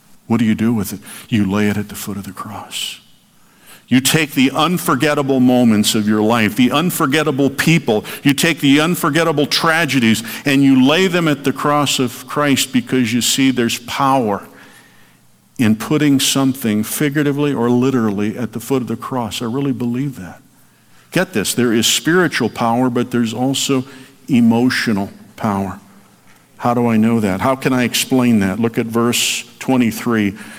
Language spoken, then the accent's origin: English; Indiana, United States; I'm from Indiana, but I don't honestly can't tell you where Frankfort, Indiana is.